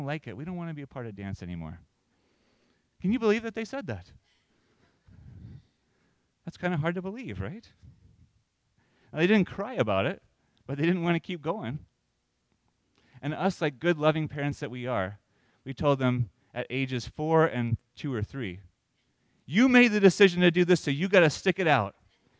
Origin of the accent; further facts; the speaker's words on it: Florida, United States; Okay, now, I loved the water. I grew up in Florida. I loved to be at the beach.